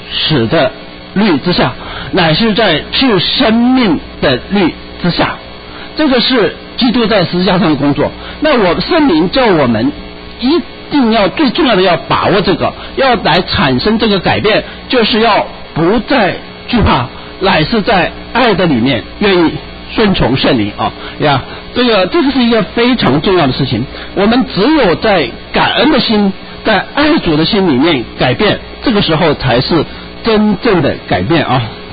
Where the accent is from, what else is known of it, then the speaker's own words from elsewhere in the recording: China; 我们生活在从小生活在一个双重话语的体系下面啊，特别是从中国大陆来的人